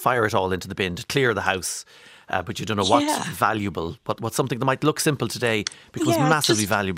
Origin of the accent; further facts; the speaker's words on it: Ulster, Ireland; growing up in Monaghan, they were actually hung in a string then as a decoration over the kitchen table up on the ceiling